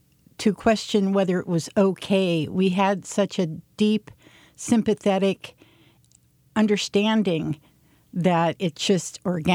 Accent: Chico, California, United States; born there; a place I'd never visited, even though I was born in Chico.

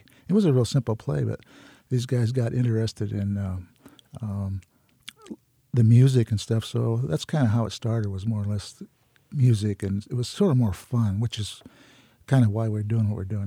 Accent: Auburn, California, United States; Well, I was born and raised in the Auburn area until I went in the Army.

